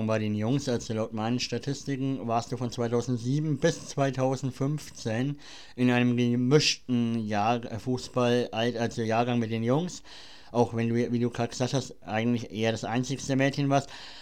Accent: Bavaria, Germany; also es ist in Bayern, wo ich herkomme, die viertletzte Liga. Aber es hat immer Spaß gemacht, mit den Freunden vom Dorf zusammen zu spielen.

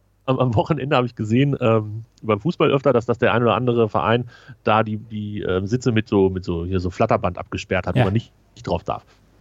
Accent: Munich, Bavaria, Germany; Ja, ich komme aus München.

